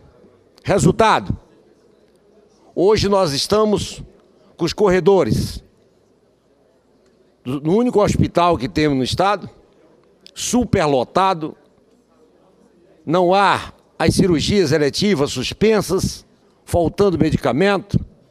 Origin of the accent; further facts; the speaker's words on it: Normandia, Roraima, Brazil; born there; do município onde eu nasci, Normandia.